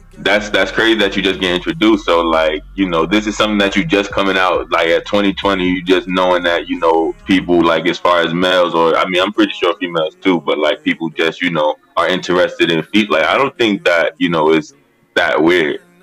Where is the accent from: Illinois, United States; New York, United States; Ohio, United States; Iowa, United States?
New York, United States; Brooklyn; I'm from like basically like Brooklyn, like as a whole heart. But like, you know, I'm from Grove. I grew up on Grove in the '90s.